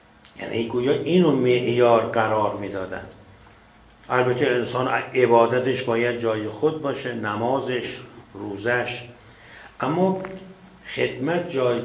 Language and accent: Persian; Iran; حالا نه اینکه من ایرانی هستم، شما ایرانی هستید